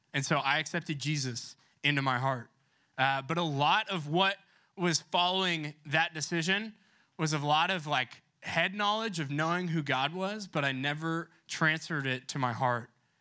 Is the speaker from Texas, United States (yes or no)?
yes; Coppell, Texas, United States; So I grew up in Coppell, Texas. Is anyone from Coppell in here?